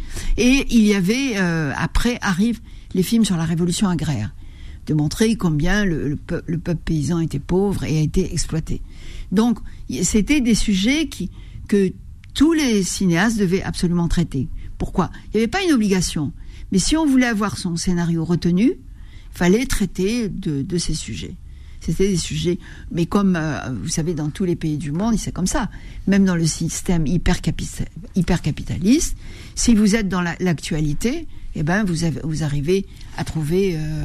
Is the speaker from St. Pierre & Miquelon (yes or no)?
no; Algeria; je ne suis pas allée en Algérie, je suis algérienne.